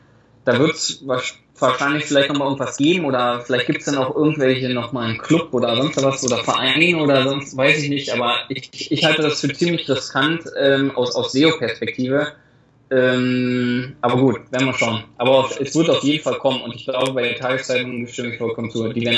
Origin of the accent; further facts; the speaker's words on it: Germany; ich bin Deutscher.